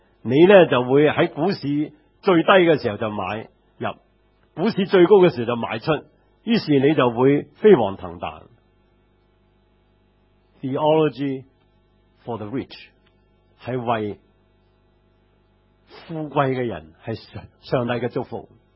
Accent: Hong Kong; 这个神学是今天我们香港人很通行的一个神学观念

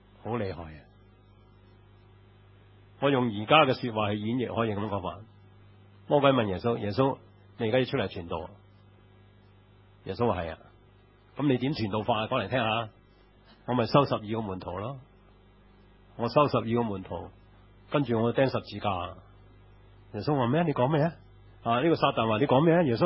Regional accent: China; 我哋中國人始終都係矮細，個樣細啲嘅

